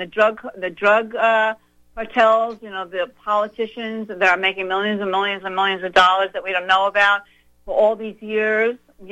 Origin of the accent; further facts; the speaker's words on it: United States; being that we are Americans and the fact that we're American citizens